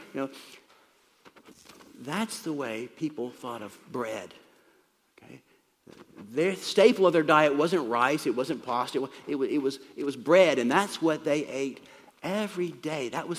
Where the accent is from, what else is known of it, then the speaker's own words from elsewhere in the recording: the South, United States; I grew up in the South, I ate a lot of grits.